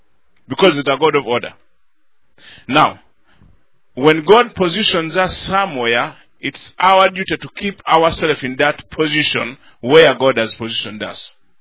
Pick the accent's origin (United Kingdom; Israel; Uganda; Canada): Uganda; I come from Uganda.